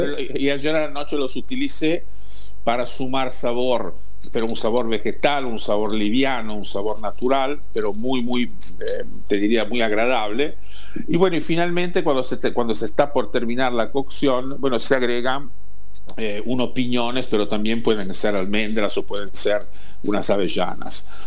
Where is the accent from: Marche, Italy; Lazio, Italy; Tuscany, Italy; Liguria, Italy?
Liguria, Italy; yo lo preparo al estilo de mi tierra, digamos, de mi primera tierra y tierra natal, que es la Liguria